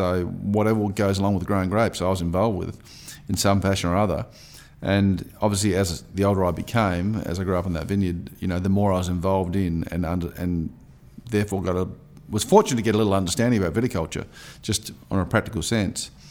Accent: South Australia, Australia; I grew up in the Barossa Valley in South Australia, which of course is one of the very old districts of Australia, or wine growing districts, and I guess probably today the most recognised wine district. And I grew up on an old vineyard

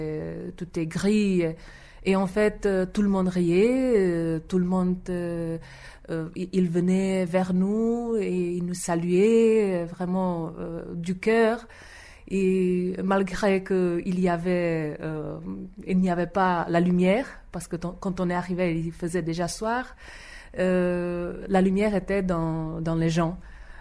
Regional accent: Czechia; quand ils ont su que nous venons de la République tchèque

